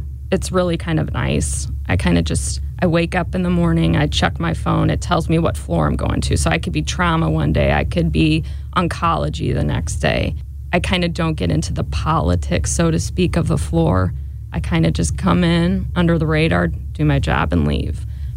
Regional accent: Ballwin, Missouri, United States; I am. I am from Baldwin. Stayed here for college.

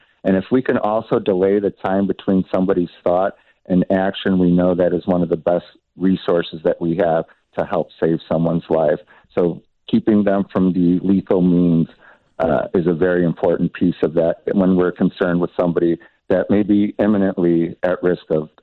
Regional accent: Chicago, Illinois, United States; I grew up in Chicago. I'm a Southside kid at heart.

